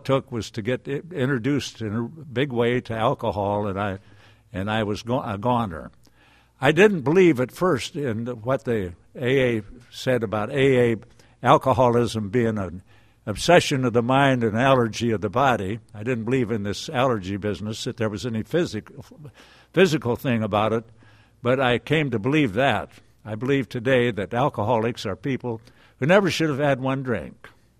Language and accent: English; Nebraska, United States; finally wound up back in my hometown in Nebraska, which is in northeast part of the state. It was a town of about 30,000, I guess.